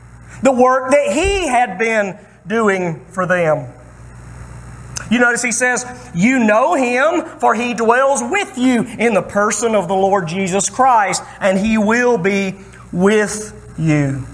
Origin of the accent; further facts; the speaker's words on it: Alabama, United States; I'm from Alabama. We are pulling for Georgia tomorrow.